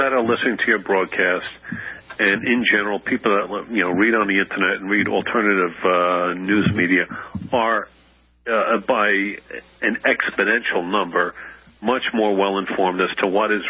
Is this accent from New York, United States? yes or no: yes; New York City, New York, United States; Born and raised in the Bronx, New York